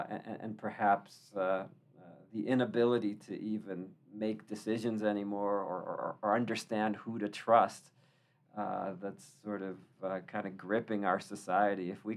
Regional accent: Boston, Massachusetts, United States; now in Utah, United States; I'm originally from Boston. Coming out here, I was really impressed with the tech ecosystem

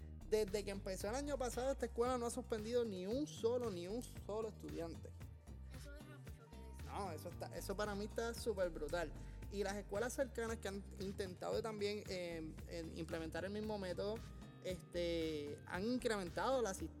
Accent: Puerto Rico; Nosotros somos de Puerto Rico y estudiamos en la escuela pública de Puerto Rico

